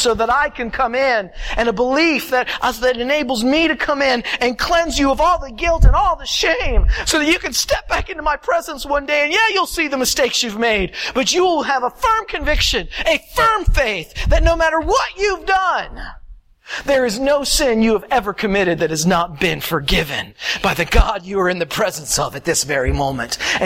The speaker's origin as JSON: {"language": "English", "region": "the South", "country": "United States", "said": "I come from the South, back East. I grew up in a very Baptist environment. Not Anabaptist, Baptist."}